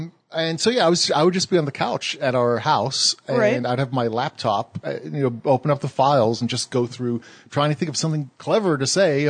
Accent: Manchester, North West England, United Kingdom; born or raised there; now in United States

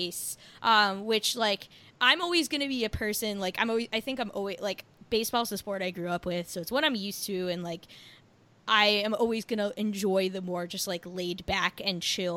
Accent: New Jersey, United States; even though I'm from New Jersey, both sides of my family are native New Yorkers.

